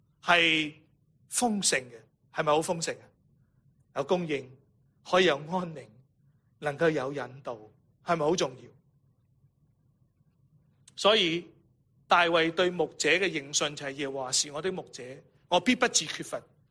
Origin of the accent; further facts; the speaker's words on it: Guangdong, China; 我们广东人真的好传神的